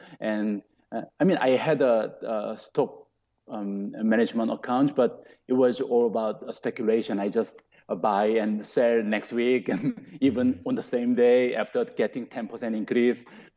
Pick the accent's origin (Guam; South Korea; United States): South Korea; Seoul; moved away as an adult; I grew up in Seoul, the capital city of Korea. And I didn't move out of Korea for 20, until I became 26 years old.